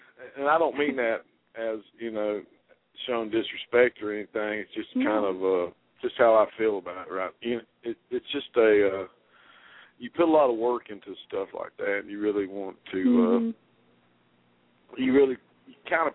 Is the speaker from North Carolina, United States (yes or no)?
yes; Asheville, North Carolina, United States; Yes, I'm planning on doing a show in Asheville, North Carolina, and it's my hometown, and I really want everybody there to come out and see me